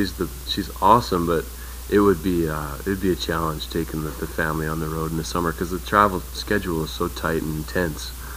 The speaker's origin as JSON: {"language": "English", "region": "Western Canada", "country": "Canada", "said": "I'm from Western Canada and we weren't really taught a whole lot of French that well."}